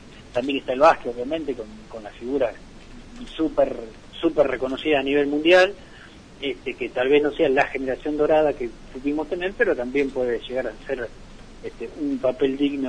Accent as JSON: {"language": "Spanish", "country": "Argentina", "said": "Obviamente, como argentino, quiero que le vaya bien a todos estos jugadores"}